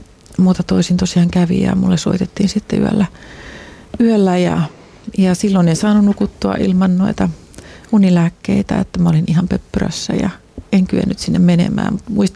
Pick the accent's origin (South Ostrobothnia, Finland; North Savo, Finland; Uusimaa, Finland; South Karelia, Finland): Uusimaa, Finland; Helsinki; born there; also born or lived in Sweden; synnyin Helsingissä, mutta ollaan siitä sitten lähdetty Ruotsiin, että siellä nyt ollaan sitten, mä oon niin kuin ekaluokalle tullut tänne Suomeen.